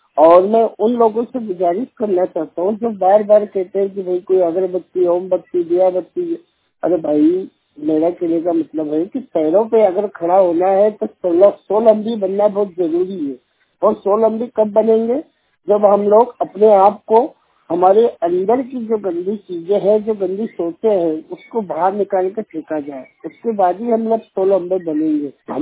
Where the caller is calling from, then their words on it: Abad, Madhya Pradesh, India; जिला खरगोन से बात कर रहा हूँ। 100% मैं ब्लाइंड हूँ। मेरी कक्षा 12वीं तक कंप्लीट है और मेरा गांव जिला खरगोन, गांव का नाम आबाद।